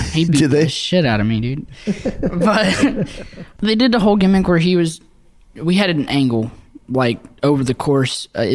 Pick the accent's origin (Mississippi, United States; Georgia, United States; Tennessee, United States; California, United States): Mississippi, United States; and you know I'm from Mississippi